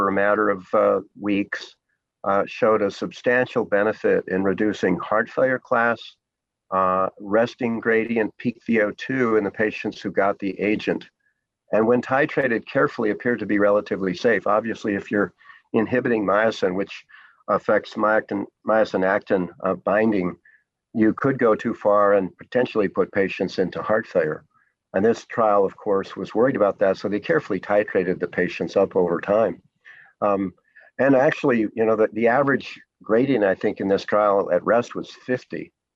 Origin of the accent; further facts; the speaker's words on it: Yellowstone, Wyoming, United States; Yeah, growing up in Yellowstone makes you an explorer.